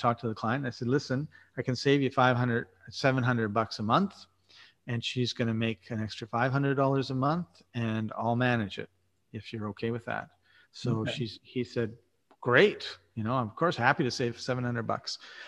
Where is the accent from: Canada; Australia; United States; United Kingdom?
Canada; Winnipeg, Manitoba; I'm from Winnipeg, Manitoba, Canada